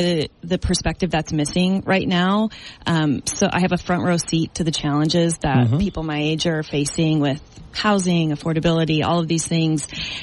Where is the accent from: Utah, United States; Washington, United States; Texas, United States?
Utah, United States; So we both are born and raised in Utah